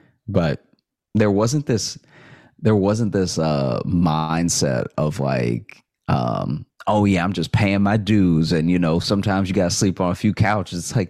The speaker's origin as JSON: {"language": "English", "town": "Alexandria", "region": "Louisiana", "country": "United States", "tie": "born or raised there", "said": "So I grew up in Alexandria, and I went to college in Shreveport, Louisiana."}